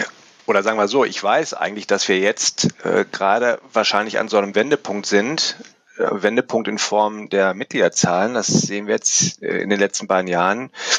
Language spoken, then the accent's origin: German; North Rhine-Westphalia, Germany